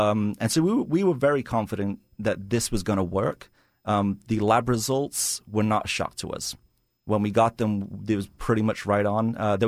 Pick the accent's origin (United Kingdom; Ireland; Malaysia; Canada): United Kingdom; now in United States; I'm English originally. My partner's Australian, but we're both American citizens.